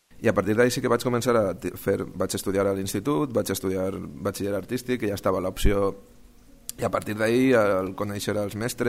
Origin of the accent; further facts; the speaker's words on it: Alfafar, Valencian Community, Spain; Soc d'Alfafar